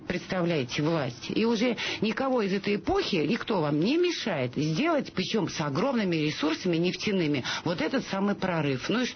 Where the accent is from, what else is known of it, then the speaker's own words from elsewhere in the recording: Moscow, Russia; я москвичка, я жила в коммуналке